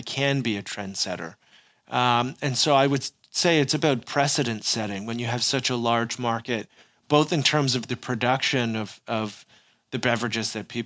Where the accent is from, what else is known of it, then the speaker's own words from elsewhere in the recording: Ontario, Canada; So as you mentioned, I am Canadian, based in the Toronto area.